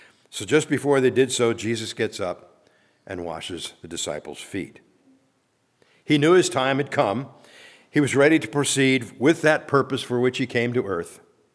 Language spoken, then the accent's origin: English; Ephrata, Pennsylvania, United States; we did a combined retreat with Reformed Presbyterian Church in my hometown in Ephrata, Pennsylvania